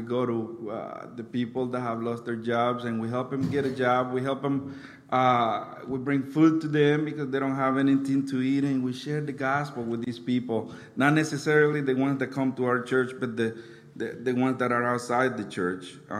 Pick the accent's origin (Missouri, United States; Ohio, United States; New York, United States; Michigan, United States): Missouri, United States; also born or lived in Honduras; now in Omaha, United States; We are from Missouri originally. I was born in Honduras, but we are from Missouri